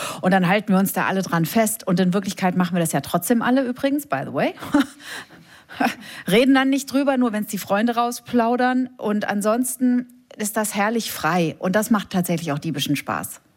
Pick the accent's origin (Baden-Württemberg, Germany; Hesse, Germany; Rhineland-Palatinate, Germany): Hesse, Germany; Fulda; Ich bin in der Nähe aufgewachsen in Westdeutschland, in Fulda.